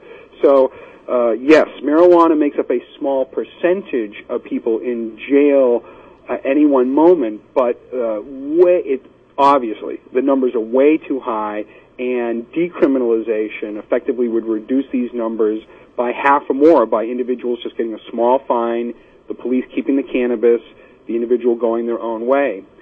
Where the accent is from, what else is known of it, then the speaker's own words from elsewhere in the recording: Massachusetts, United States; This election period, Massachusetts, my home state, will have a chance to move towards decriminalization.